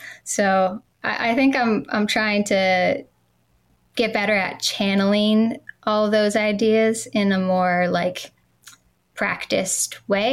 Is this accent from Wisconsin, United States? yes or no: yes; Wisconsin, United States; I grew up in Wisconsin, and moving to LA, it's a big change.